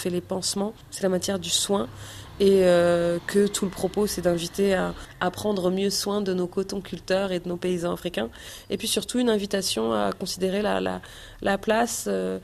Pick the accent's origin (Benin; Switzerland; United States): Benin; moi, je suis béninoise